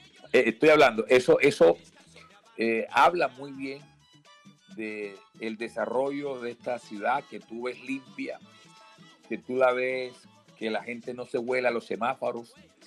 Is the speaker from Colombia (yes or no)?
yes; Cartagena, Bolívar, Colombia; soy una persona de Cartagena, del Caribe, de la costa